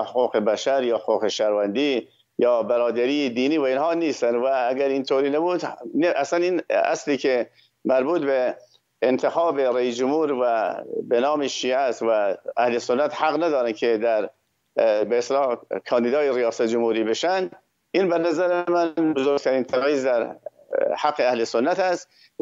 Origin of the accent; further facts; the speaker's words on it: Iran; ما ایرانی هستیم، بالاخره ما از کشورهای دیگر از جاهای دیگری نیومده، ما مال این سرزمین هستیم